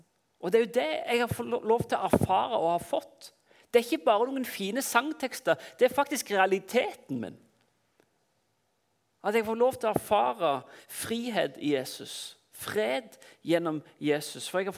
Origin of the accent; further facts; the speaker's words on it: Klepp, Rogaland, Norway; now in Oslo, Norway; Jeg er 32 år. Jeg kommer fra Klepp på Jæren, og så har jeg bodd i Oslo de siste 12 årene.